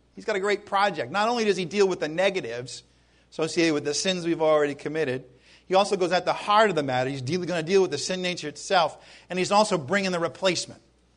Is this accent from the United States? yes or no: yes; New England, United States; I'm coming from New England, where we just let it all hang out.